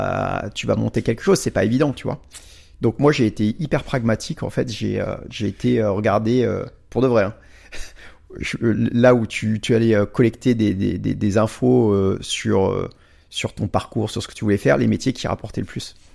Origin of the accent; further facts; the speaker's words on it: Normandy, France; Je viens de la Normandie, enfin, moi je viens de loin, hein, je viens d'un autre monde.